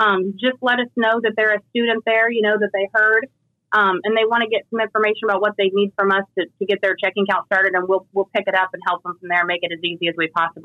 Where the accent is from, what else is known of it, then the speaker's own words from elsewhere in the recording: Pendleton, Oregon, United States; I'm from Pendleton. I'm fifth generation. I live down the street.